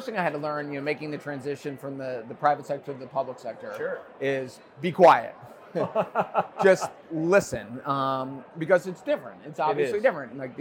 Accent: Missouri, United States; when I was a kid growing up in Missouri.

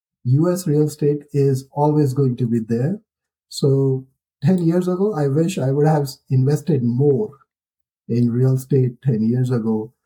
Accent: India; English is a second language; moved away as an adult; now in United States; I came from India. I went to schools and my undergrad in India. I came to US in 2003.

